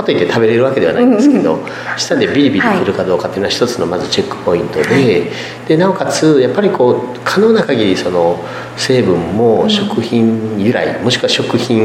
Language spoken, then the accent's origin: Japanese; Kagoshima, Japan; あの例えばうちの地元で採れるパッションフルーツっていうのが有名なんですけど、はい、あの鹿児島県では一応ハウスの出荷高で 2番目のとこなんですけどね、